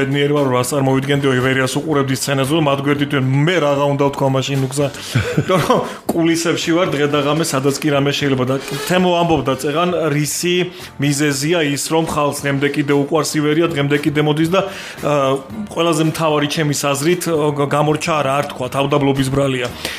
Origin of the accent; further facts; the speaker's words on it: Rustavi, Kvemo Kartli, Georgia; ლაშა, შენ რუსთაველი ხარ, მეც რუსთაველი ვარ, იცი?